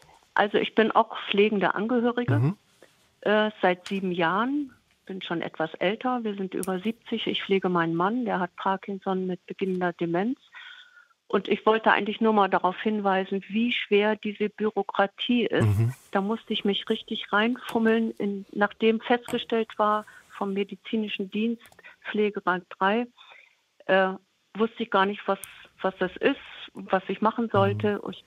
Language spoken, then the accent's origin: German; West Germany, Germany; now in East Germany; Wir leben jetzt hier im Osten, wir sind aus dem Westen, wir leben jetzt im Osten